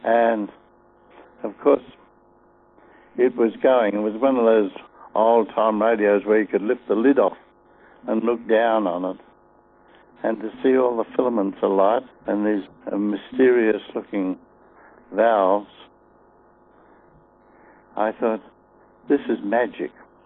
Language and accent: English; Meriden, Western Australia, Australia; I grew up in 28 miles out of a place called Meriden in Western Australia